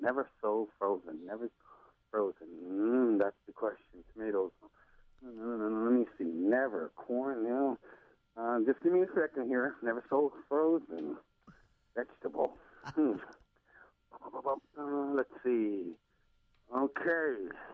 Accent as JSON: {"language": "English", "region": "New York", "country": "United States", "said": "Of course, remember now, you know, I'm from New York."}